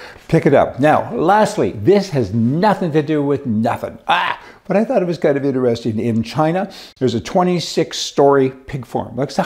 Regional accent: Canada; now in United States; You know, I'm a dual citizen, but I grew up in Canada, so I have a bit of the Canadian mentality. And of course, I'm in the US now most of the time.

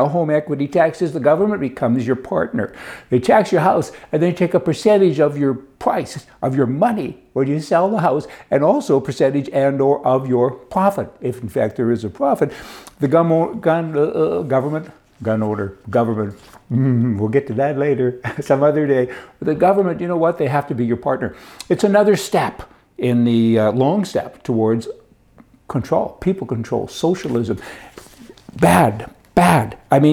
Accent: Canada; I'm Canadian. You guys are a bloody embarrassment to my country.

